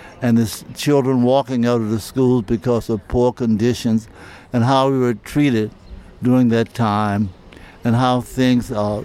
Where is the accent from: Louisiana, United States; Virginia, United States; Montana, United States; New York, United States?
Virginia, United States; Farmville; Farmville was my hometown, and I grew up during the Depression.